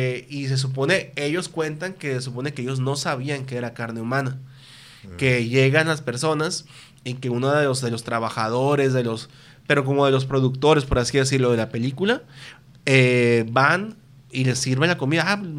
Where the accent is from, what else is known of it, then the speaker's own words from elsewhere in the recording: Mexico; muchas de esas no hacemos como mexicanos, que ya estamos acostumbrados